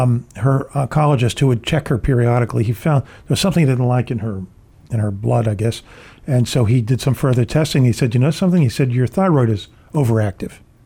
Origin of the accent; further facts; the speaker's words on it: Philadelphia, Pennsylvania, United States; Now, Dr. Edelson, you come from New York and I come from Philly.